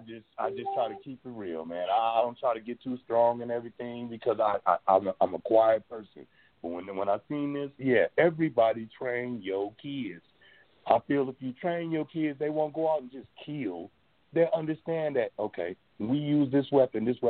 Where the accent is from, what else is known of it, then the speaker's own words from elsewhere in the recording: Fresno, California, United States; I learned a lot of things growing up in Fresno, California, you know.